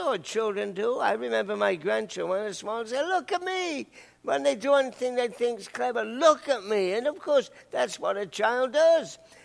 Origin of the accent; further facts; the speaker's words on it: England, United Kingdom; I thought, I'm an Englishman.